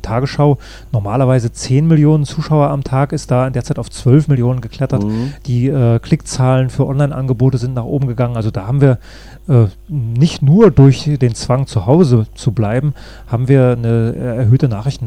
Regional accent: Northern Germany, Germany; Ich bin jetzt eher als Norddeutscher jemand, der nicht permanent auf 180 sein muss

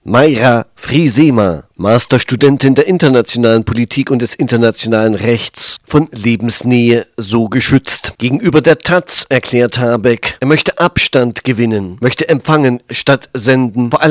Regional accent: Thuringia, Germany; Als Thüringer der Thüringer Bratwurst nicht abgeneigt

